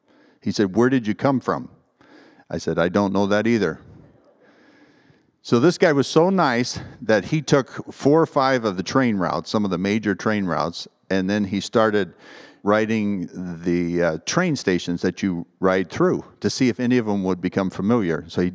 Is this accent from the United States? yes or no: yes; United States; And I said, well, I'm from the States.